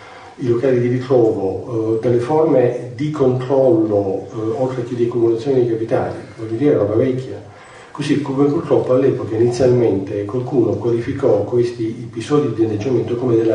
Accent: Apulia, Italy; io sono pugliese, quindi sono qui stasera posso utilizzare un'espressione politicamente corretta, non come meridionale, ma come diversamente settentrionale

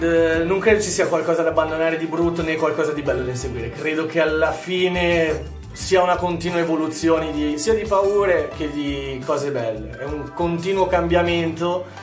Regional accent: Vimercate, Lombardy, Italy; Comunque viva Vimercate, perché voglio dirlo, sono di Vimercate.

